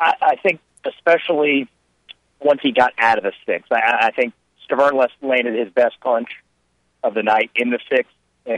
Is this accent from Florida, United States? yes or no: yes; Pensacola, Florida, United States; I grew up in Pensacola